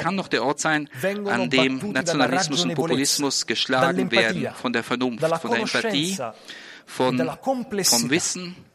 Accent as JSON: {"language": "German", "country": "Italy", "said": "ich bin als Italiener stolz darauf, erzählen zu können"}